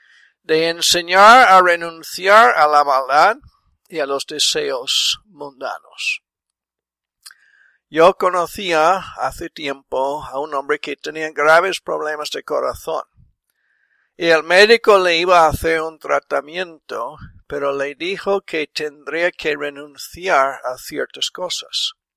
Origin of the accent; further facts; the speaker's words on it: South Carolina, United States; born there; Spanish is a second language; Yo nací en Carolina del Sur.